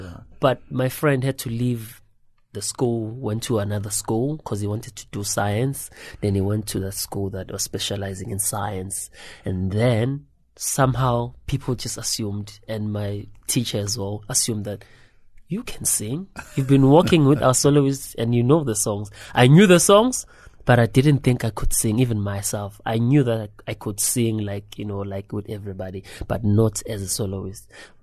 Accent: Piet Retief, Mpumalanga, South Africa; Yes, so I'm from Mpumalanga, a small town. They don't like us saying small town anymore. Pit Retief.

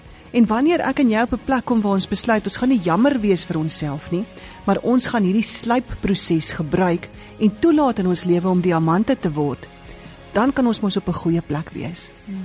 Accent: Orkney, North West, South Africa; oorkant ons woongebied, waar ek groot geword het in Orkney Park.

